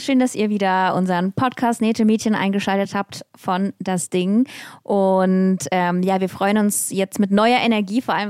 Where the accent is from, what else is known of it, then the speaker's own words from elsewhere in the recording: Russia; wenn ich als Russin nicht weiß, was ein russischer Pfannkuchen ist